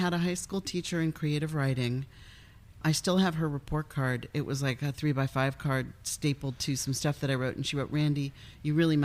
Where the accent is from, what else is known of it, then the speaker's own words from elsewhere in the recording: Palos Verdes, California, United States; I grew up in Palos Verdes